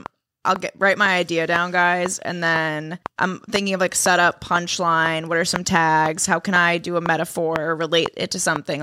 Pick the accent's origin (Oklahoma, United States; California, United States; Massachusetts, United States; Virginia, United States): Massachusetts, United States; Boston; born there; So I was like, oh, I was born in Boston. And every time I tell people that they're confused... Because they're like, you don't sound like you're from Boston.